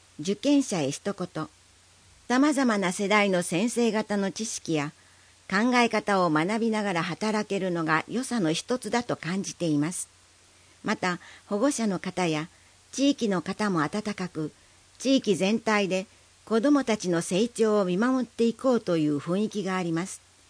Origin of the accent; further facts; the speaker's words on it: Yawatahama, Ehime, Japan; 生まれ育った八幡浜の役に立てると思い、志望しました。